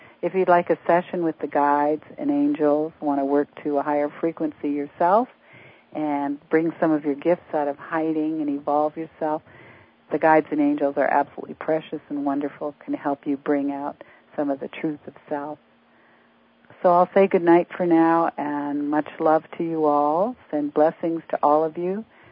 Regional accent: Canada; now in United States; I was from Canada. I am from Canada, but I'm now living in the States, have been for 22 years.

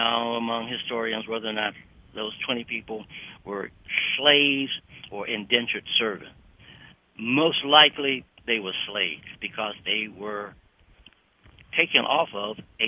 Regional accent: Detroit, Michigan, United States; born there; You know, to some extent, you know, I was born in Detroit, where Detroit was desegregated.

